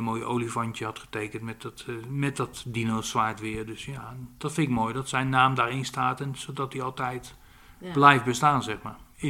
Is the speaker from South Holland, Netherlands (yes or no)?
yes; The Hague, South Holland, Netherlands; Ik kom uit Den Haag